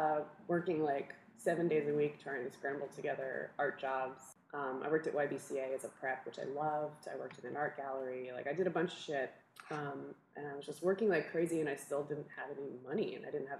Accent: New York, United States; It's super different. Yeah. It's great because you're close to New York City.

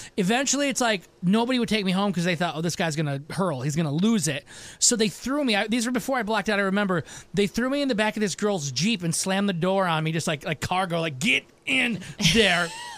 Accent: Michigan, United States; And I didn't go to college, but I'm from Michigan

